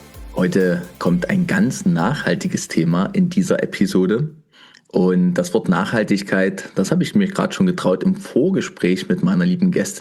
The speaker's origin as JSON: {"language": "German", "region": "East Germany", "country": "Germany", "said": "ich bin ja tief aus dem Osten."}